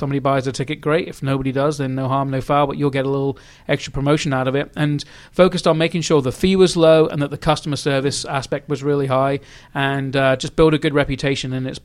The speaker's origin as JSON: {"language": "English", "country": "United Kingdom", "moved": "as an adult", "lives_now": "United States", "said": "So I'm originally from England. My my mum was American. She moved to England and married and stayed. And I had two passports growing up and finished college in England and moved over here and never went home."}